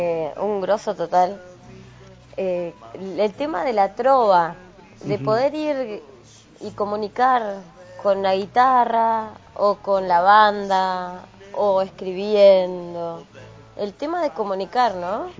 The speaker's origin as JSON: {"language": "Spanish", "region": "Santa Cruz", "country": "Argentina", "said": "Así que somos de acá, de Santa Cruz."}